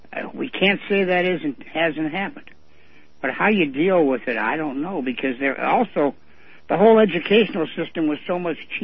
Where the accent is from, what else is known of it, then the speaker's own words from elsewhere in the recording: United States; I just figured, first of all, as an American, there wasn't a goddamn thing in it for us to waste our people's lives.